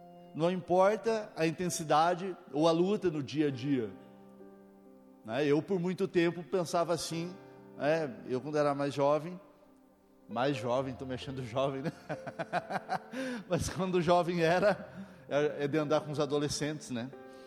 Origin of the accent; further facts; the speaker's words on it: Campo Mourão, Paraná, Brazil; born there; eu nasci em Campo Mourão, a região é mais quente que aqui, mas naquela época não era igual hoje, né? Todo ano tinha geada. Imagine lá quando geava, né? Aqui, quando eu mudei para cá em 90, eu sofri muito com o frio.